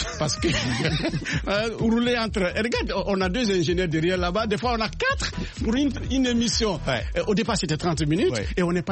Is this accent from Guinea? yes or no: yes; Guinea; Chez moi, en Guinée, on avait le responsable suprême de la révolution, en même temps leader du peuple.